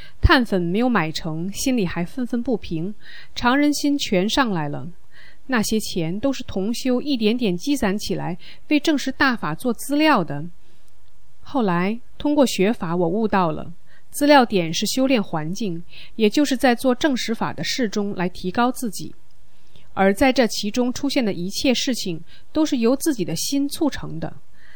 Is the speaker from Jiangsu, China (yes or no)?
no; Heilongjiang, China; 我是黑龙江的大法弟子